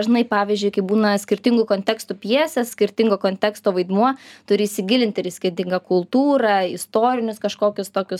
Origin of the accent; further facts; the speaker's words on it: Kretinga, Klaipėda County, Lithuania; moved away as an adult; now in Vilnius, Lithuania; Aš esu iš Kretingos. Aš 18 metų gyvenau tam pačiam name Kretingoje ir iš karto mokyklos atvažiavau į Vilnių.